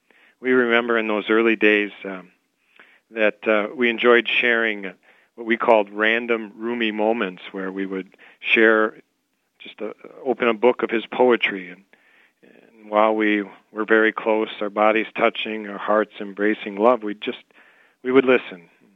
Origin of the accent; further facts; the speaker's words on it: Brown Deer, Wisconsin, United States; I'm from Brown Deer, Wisconsin, just outside of Milwaukee.